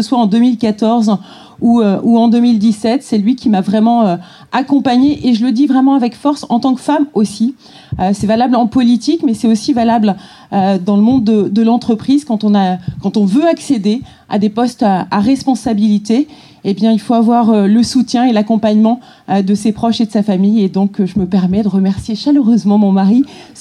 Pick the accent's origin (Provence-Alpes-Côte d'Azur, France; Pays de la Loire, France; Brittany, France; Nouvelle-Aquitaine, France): Pays de la Loire, France; Le Mans; born there; La ville donc où je suis née, sur Le Mans